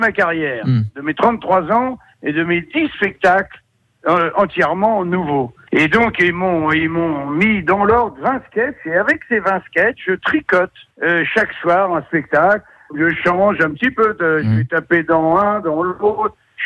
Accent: Paris, Île-de-France, France; Moi je suis parigot, donc dans Paris, le Paris tout gris.

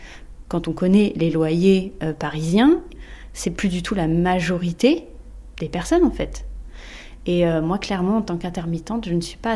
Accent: Le Pré-Saint-Gervais, Île-de-France, France; C'est juste que le Pré-Saint-Gervais, c'est ma ville natale. Non, c'est ma ville d'enfance. C'est la ville dans laquelle mes parents vivent.

